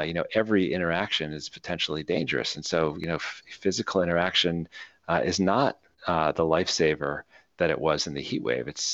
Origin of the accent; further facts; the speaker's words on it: Chicago, Illinois, United States; a heat wave that hit my native city. I grew up in Chicago